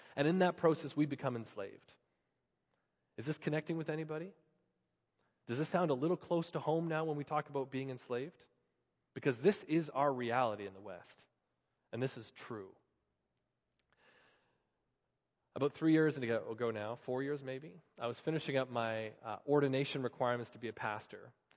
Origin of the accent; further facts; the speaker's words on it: Canada; We're Canadian people. We don't talk this way.